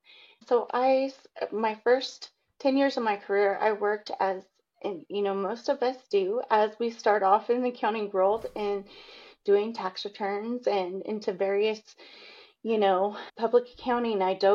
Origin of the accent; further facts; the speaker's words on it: Roswell, New Mexico, United States; so I'm from Roswell, New Mexico, which is, yes, the alien city.